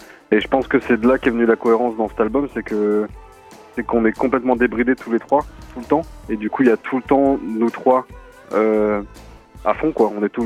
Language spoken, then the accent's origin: French; Hauts-de-France, France; Moi et Jock, on est nés, on a grandi dans le Nord, on y habite encore.